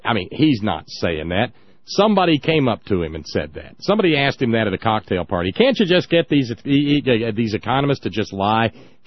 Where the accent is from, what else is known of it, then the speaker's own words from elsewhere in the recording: the South, United States; Yeah, I'm a Southerner, but I'm not a Southerner like their Southerners kind of moments.